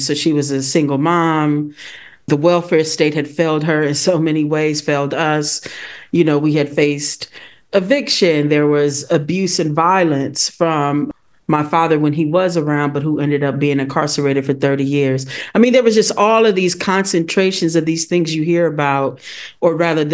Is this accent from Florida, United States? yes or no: no; Milwaukee, Wisconsin, United States; So I'm originally from Milwaukee, gang.